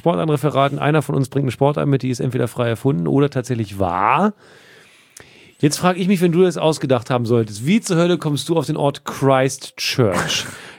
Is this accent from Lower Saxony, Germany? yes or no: yes; Hildesheim, Lower Saxony, Germany; Ich höre nicht andauernd raus, wo ich herkomme. Ich komme aus Hildesheim, 30 Kilometer südlich von Hannover. Wir in Niedersachsen haben Sportarten